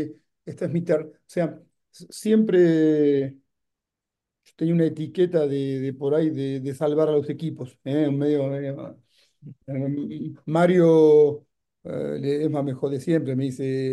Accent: Mar del Plata, Buenos Aires Province, Argentina; also born or lived in Bragado; Nos fuimos a vivir a Mar del Plata en el 77 con mis viejos. Soy nacido en Bragado. Pues viví 6 años en La Plata.

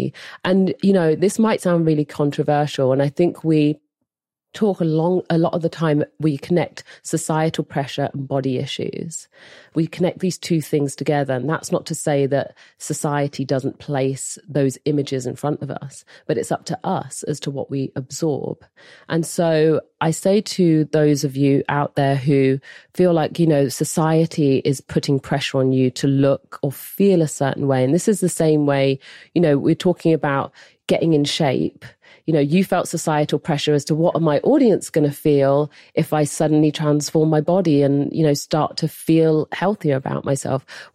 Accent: England, United Kingdom; I'm a British Olympian.

